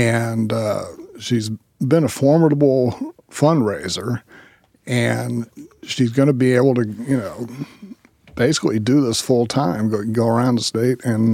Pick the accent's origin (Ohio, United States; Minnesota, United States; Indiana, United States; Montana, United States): Ohio, United States; Dayton; she's going to be reelected mayor of Dayton, Ohio, my hometown, in the fall.